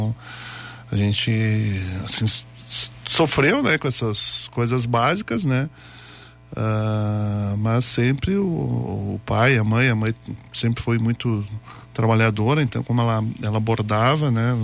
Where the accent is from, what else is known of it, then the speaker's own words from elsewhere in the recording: Caxias do Sul, Rio Grande do Sul, Brazil; also born or lived in São Brás; nasci lá em São Brás, fiquei até os 5 anos de idade. Aí meu pai, ele já trabalhava na cidade, né, aqui em Caxias.